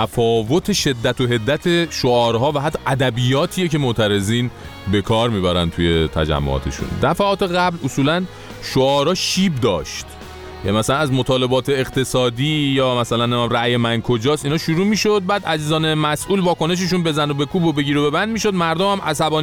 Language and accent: Persian; Iran; اینجا خارجی ها وقتی میفهمن ما ایرانی هستیم